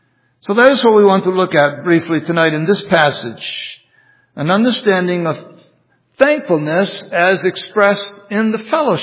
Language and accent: English; New England, United States; Well, growing up in New England, I love the fall season, in which the see the natural beauty of the changing leaves, living on a farm